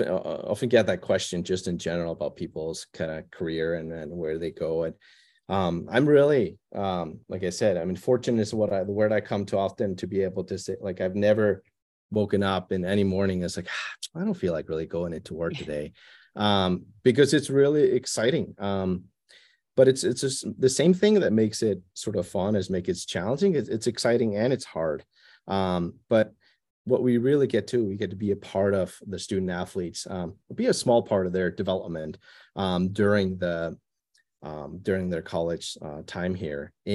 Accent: Iceland; moved away as an adult; I started playing golf in my home country of Iceland.

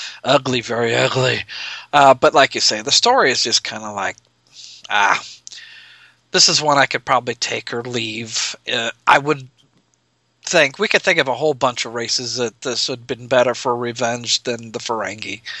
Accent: Nebraska, United States; from Nebraska.

